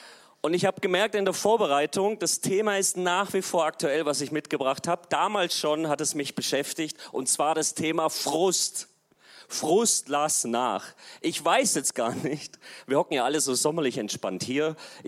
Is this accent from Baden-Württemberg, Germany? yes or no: yes; Stuttgart, Baden-Württemberg, Germany; Ja, ich komme aus Deutschland. Stuttgart ist meine Heimat.